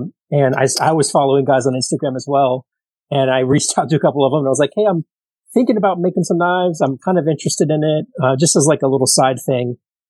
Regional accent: Florida, United States; I'm from Florida, so we don't get those. I mean, we get those waves during hurricanes, but we don't really get those waves.

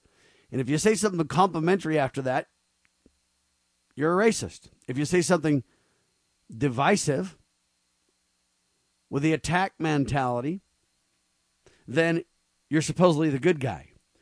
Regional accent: California, United States; born there; now in Utah, United States; I'm actually a man of dual heritage. I was born in California, adopted by members of the Church of Jesus Christ of Latter-day Saints, Mormons, and I've grown up Now I live in Utah

